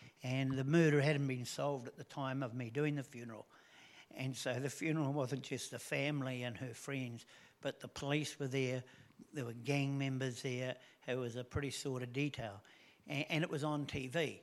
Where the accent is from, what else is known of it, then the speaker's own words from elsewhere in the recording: Helensville, Auckland, New Zealand; I grew up in Helensville, which is a small town.